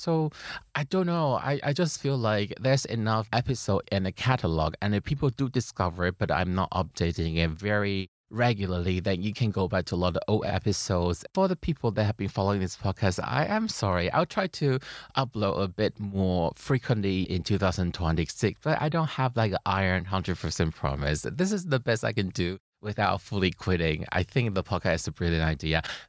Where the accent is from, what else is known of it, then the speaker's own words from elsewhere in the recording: Taiwan; English is a second language; when I grew up in Taiwan